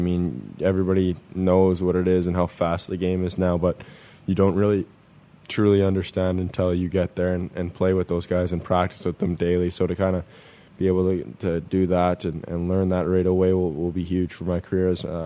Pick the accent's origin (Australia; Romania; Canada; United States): Canada; Western Canada; growing up in Western Canada, it's a little bit more country, and there's a lot of country influence out there and farms and that stuff.